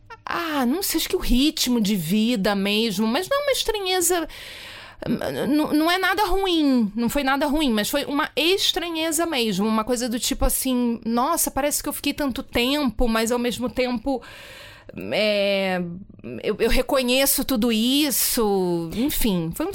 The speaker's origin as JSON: {"language": "Portuguese", "region": "Rio de Janeiro", "country": "Brazil", "tie": "born or raised there", "also_born_or_lived": "South Brazil / Northeast Brazil", "moved": "yes", "lives_now": "Portugal", "said": "eu sou nascida no Rio de Janeiro, sou carioca, mas antes de vir para Portugal eu morei no sul do Brasil e morei no Nordeste. Então, eu morei em três regiões muito distintas do Brasil."}